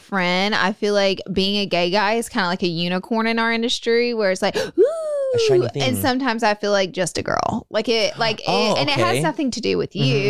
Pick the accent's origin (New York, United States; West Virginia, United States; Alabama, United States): Alabama, United States; I was coming from Alabama.